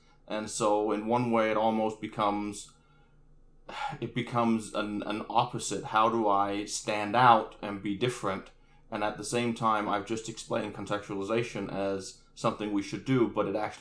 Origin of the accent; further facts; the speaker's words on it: Denmark; Well, I grew up in Denmark. My mom's American, my dad's Danish.